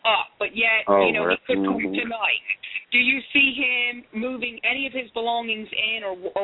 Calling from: Ocean City, New Jersey, United States; I'm calling you from Ocean City, New Jersey.

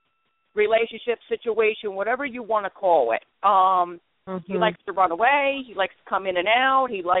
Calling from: Philadelphia, Pennsylvania, United States; I am calling from Philadelphia, PA.

